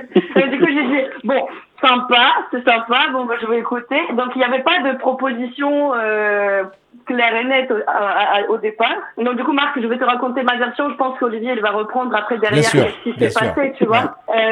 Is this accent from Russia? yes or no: yes; Siberia, Russia; now in France; moi, je suis venue en France en 2014 ou 2015, je me souviens pas. Donc, et sinon, avant, je viens de la Sibérie, de la Russie.